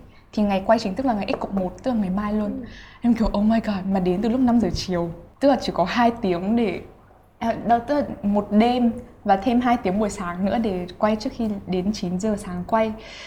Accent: Vinh, Nghệ An, Vietnam; làm cộng tác viên tại đài ở thành phố Vinh, ở quê em này.

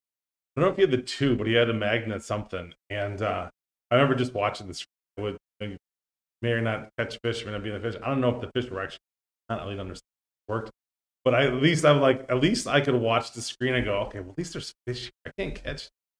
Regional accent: Berlin, Wisconsin, United States; I grew up in Berlin, just outside of Oshkosh.

